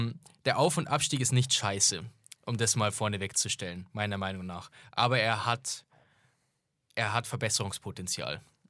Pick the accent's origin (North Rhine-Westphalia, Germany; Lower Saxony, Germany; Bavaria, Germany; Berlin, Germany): Bavaria, Germany; Augsburg; wie sonst ist in München als Augsburger.